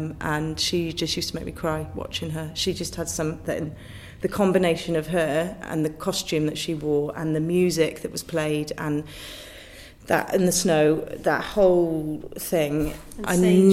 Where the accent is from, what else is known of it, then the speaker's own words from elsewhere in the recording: Wales, United Kingdom; It was about being Welsh and being, you know, being wanting to be part of that company